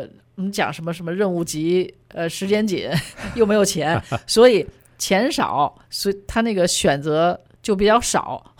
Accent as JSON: {"language": "Chinese", "region": "Beijing", "country": "China", "said": "我是北京来的"}